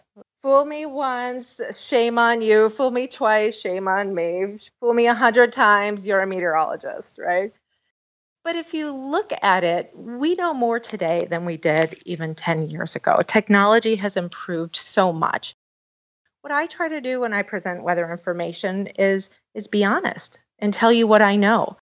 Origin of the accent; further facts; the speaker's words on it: Minnesota, United States; also born or lived in Wisconsin; I grew up in the Midwest, Minnesota and Wisconsin, and so I experienced all different types of weather there